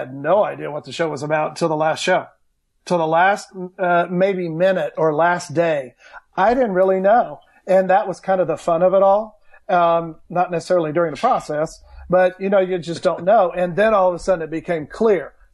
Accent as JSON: {"language": "English", "region": "Oklahoma", "country": "United States", "tie": "born or raised there", "said": "you got to remember where I grew up in Oklahoma. And even though I live in Texas"}